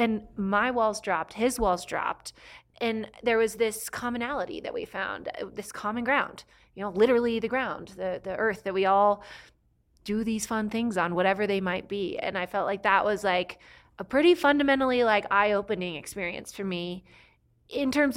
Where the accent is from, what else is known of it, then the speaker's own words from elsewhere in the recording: California, United States; And I'm from California.